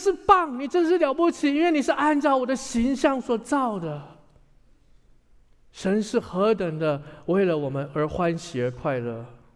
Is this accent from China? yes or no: no; Taiwan; 我从台湾来，在台语里面有一句话